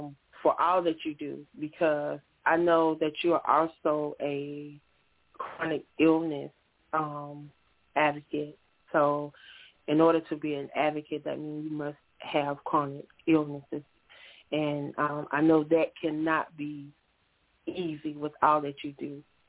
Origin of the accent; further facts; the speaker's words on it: South Carolina, United States; We're both actually from South Carolina.